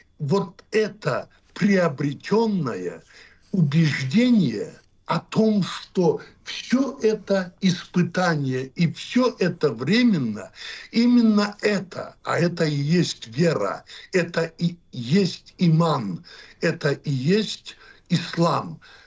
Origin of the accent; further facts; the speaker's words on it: North Caucasus, Russia; мы, кавказцы, у нас не было обращения друг к другу на «вы»